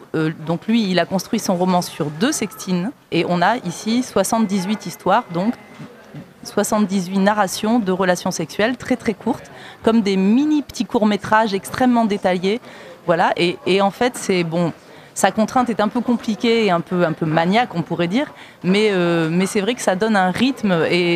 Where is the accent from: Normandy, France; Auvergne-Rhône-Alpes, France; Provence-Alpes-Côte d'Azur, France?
Provence-Alpes-Côte d'Azur, France; Aix-en-Provence; Je viens bien d'Aix-en-Provence.